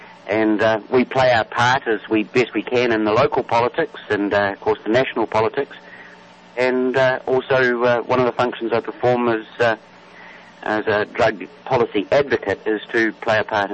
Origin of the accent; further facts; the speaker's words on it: New Zealand; Well, I'm from New Zealand